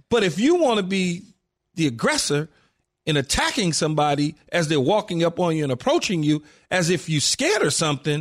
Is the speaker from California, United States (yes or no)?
yes; Los Angeles, California, United States; growing up in South Central L.A. and just seeing things firsthand